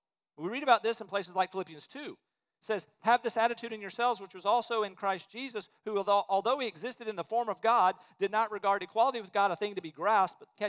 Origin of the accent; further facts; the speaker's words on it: Alabama, United States; and so we came from Alabama up here to a candidate conference